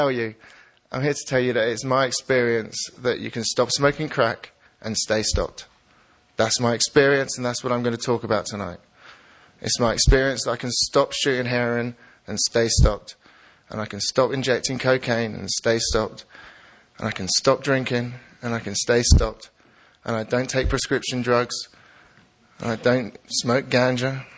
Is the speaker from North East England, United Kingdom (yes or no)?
no; London, United Kingdom; I'm an addict from London, England.